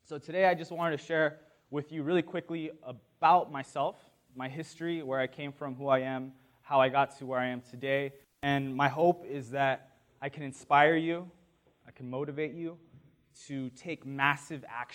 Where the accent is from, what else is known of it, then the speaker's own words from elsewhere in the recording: Riverside, United States; I grew up in the Riverside community. Who knows Riverside here?